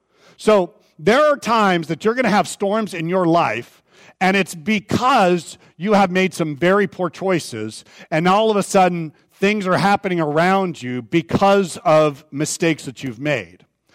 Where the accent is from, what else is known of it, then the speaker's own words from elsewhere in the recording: Vacaville, California, United States; I grew up in Vacaville, California. That's about 7.5 hours north of here. And Vacaville is this quaint little sleepy bedroom town, and it's surrounded by a lot of mountains.